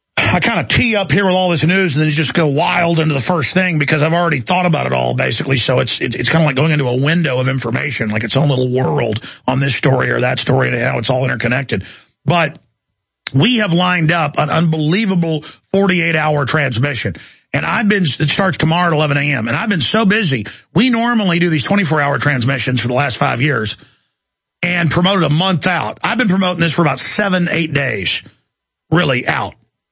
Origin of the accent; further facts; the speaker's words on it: Dallas, Texas, United States; Oh, yeah, I grew up in Dallas. I should have known that. There's so many towns there.